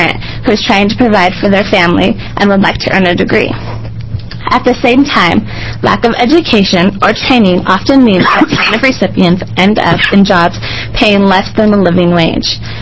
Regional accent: Ontario, Oregon, United States; I'm originally from Ontario, Oregon, and currently a student at the University of Oregon.

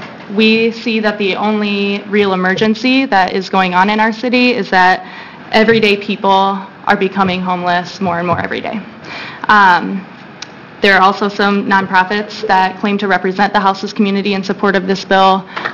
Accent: Portland, Oregon, United States; I'm from Portland, Oregon

